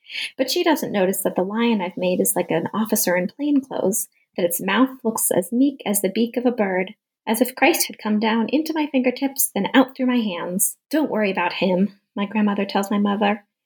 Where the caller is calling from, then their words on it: Tucson, Arizona, United States; I'm calling in from Tucson, Arizona, where the weather has been incredibly hot all summer long.